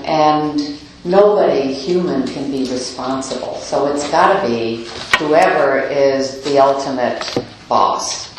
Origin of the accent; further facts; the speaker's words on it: White Plains, New York, United States; and I'm a New Yorker. I came all the way out from White Plains, New York, to be here today, and I am in California.